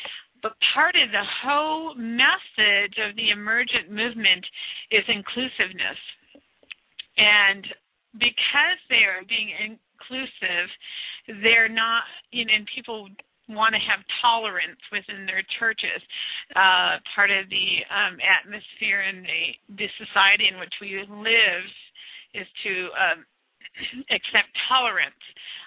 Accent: Minnesota, United States; now in Missouri, United States; And I don't say that lightly because I grew up in Minnesota where it's really cold, but today it's actually really cold.

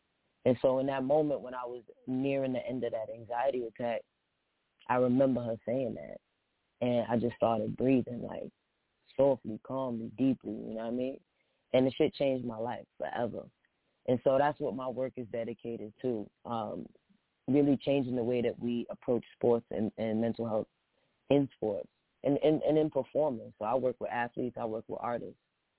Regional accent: Brooklyn, New York, United States; I'm out here from Brooklyn. So I'm going to talk my talk. You know, I rep that Brooklyn State.

